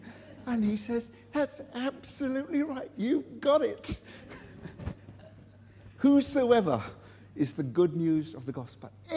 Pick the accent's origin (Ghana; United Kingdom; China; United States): United Kingdom; England; It's a word that very few of us as English people have ever known.